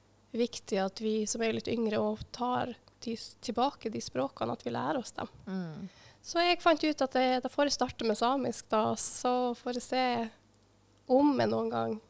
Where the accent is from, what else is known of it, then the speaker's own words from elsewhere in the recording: Reisadalen, Troms, Norway; oppe i Reisadalen, der jeg er fra, er det ok.